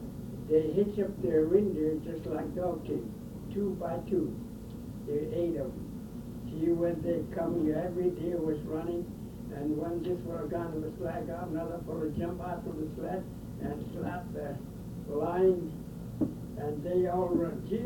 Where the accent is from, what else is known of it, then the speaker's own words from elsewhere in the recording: Cottonview, United States; also born or lived in Kimolina; I was born here in the Cottonview area, but before I get to Moon, they took me to Kimolina.